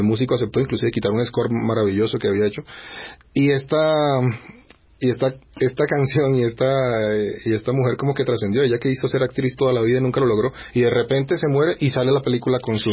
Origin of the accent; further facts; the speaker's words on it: Cartagena, Bolívar, Colombia; Sí, soy de Cartagena.